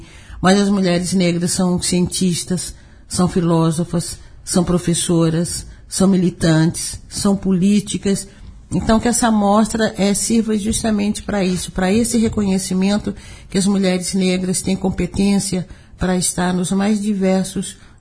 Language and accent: Portuguese; Belo Horizonte, Minas Gerais, Brazil; eu nasci e criei numa favela em Belo Horizonte.